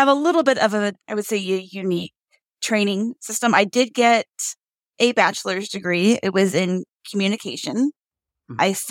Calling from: Omaha, Nebraska, United States; I am calling from Omaha, Nebraska in the United States.

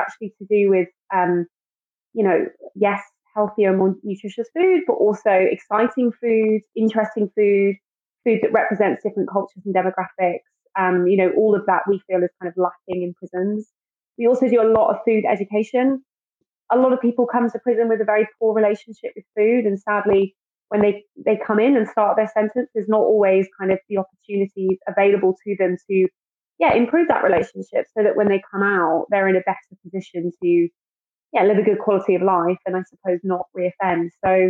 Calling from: London, United Kingdom; and I'm calling from London.

